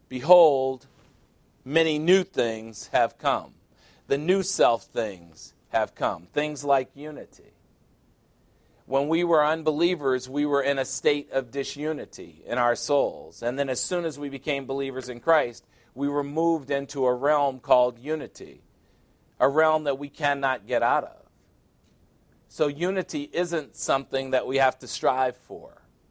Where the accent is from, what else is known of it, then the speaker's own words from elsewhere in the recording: Chicago, Illinois, United States; I'm from Chicago, which is Warsaw, Poland in the United States, 1 million Polish people in Chicago.